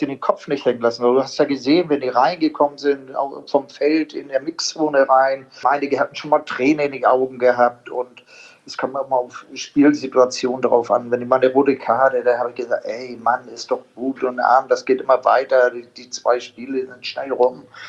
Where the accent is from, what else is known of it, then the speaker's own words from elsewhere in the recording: Italy; accent: Hamburg; Ich sage, ich bin ja auch ein Italiener.